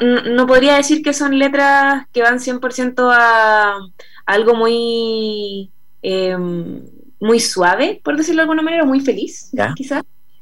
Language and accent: Spanish; Melipilla, Santiago Metropolitan Region, Chile; nosotros somos de Melipilla, y claro, uno se va en el bus a Melipilla